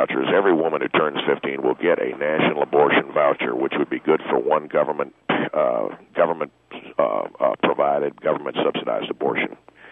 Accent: Texas, United States; Let me tell you why it is that, as a Texan... You know, don't, as Governor Bush said, don't mess with Texas, okay?

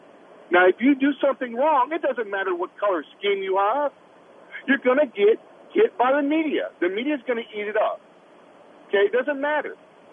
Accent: United States; No, listen to me. I'm American.

